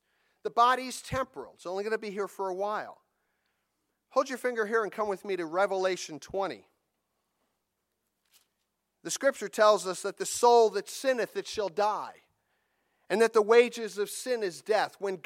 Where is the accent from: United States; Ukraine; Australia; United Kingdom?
United Kingdom; England; Because we're English people. We're English speaking people. I know the people in London might not think we speak English. We don't speak the King's English, but we speak a form thereof.